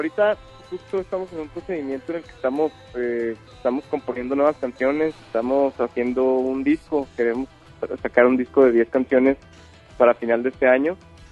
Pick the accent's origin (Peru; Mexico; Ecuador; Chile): Mexico; Chihuahua; en el norte hay una, nosotros somos de Chihuahua